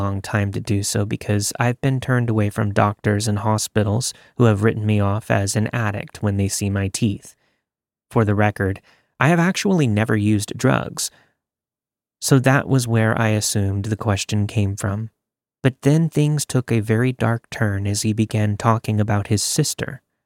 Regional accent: Seattle, Washington, United States; I'm originally from Seattle and was visiting at the time.

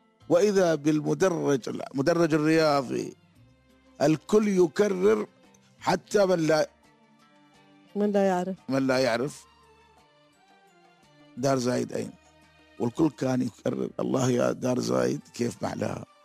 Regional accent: Abu Dhabi, United Arab Emirates; دي فين؟ أقول من أبو دبي.

